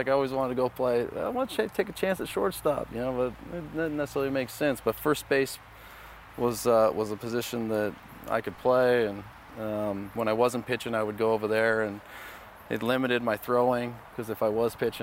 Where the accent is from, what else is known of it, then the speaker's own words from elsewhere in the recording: West Coast, United States; I liked West Coast teams just because I grew up on the West Coast